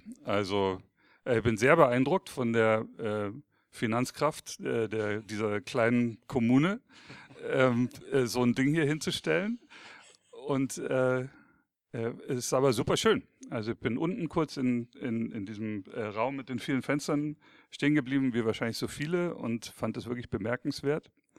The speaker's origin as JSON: {"language": "German", "town": "Schramberg", "region": "Baden-Württemberg", "country": "Germany", "tie": "born or raised there", "said": "Also ich bin in Schramberg groß geworden, ungefähr so 80 Kilometer südlich, auf der A81, dann irgendwann im Niemandsland nach rechts weg."}